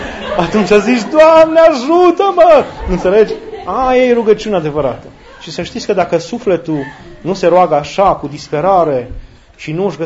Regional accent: Romania; deși eu sunt român și am învățat să mă rog neauș

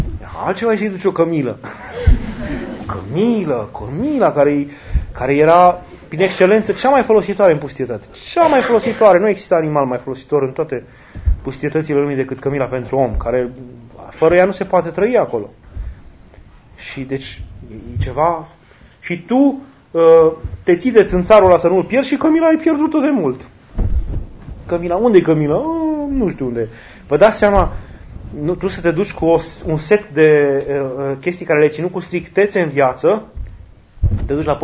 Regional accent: Romania; noi ca români, avem o mare șansă de a fi așa

